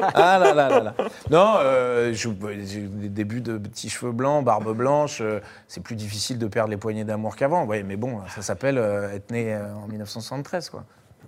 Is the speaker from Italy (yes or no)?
no; Paris, Île-de-France, France; Ah ouais, pourtant, je suis parisien